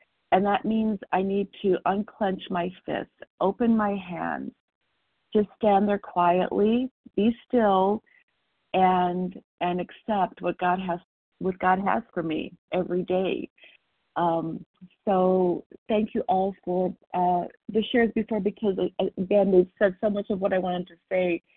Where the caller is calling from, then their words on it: Michigan, United States; calling from Michigan, recovered compulsive overeater.